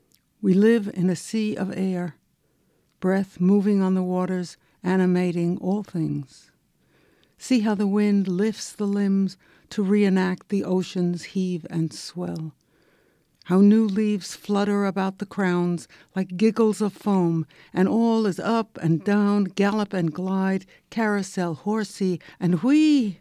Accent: New York, United States; But I'm from New York City, which is why I sound so funny.

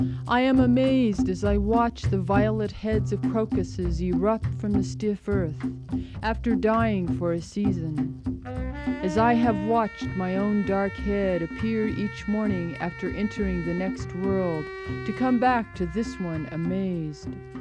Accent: Alabama, United States; because we're from Alabama

